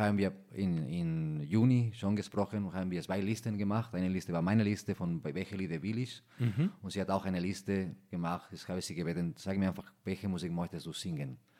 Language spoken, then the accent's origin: German; Spain; German is a second language; ist immer etwas als Spanier mir gefällt.